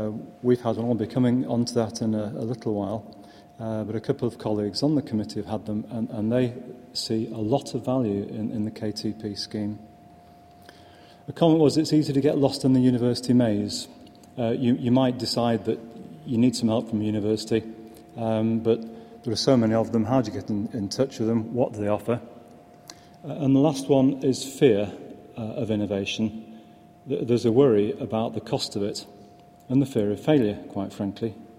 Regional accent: Manchester, North West England, United Kingdom; I'm a Mancunian. I've lived here virtually all my life. The business is in Manchester. I'm very proud of the city.

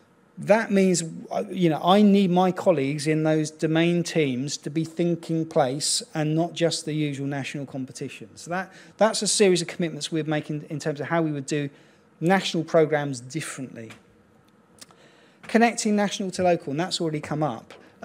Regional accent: South East England, United Kingdom; born there; now in North Yorkshire, United Kingdom; Unfortunately, I was born just outside of Slough.

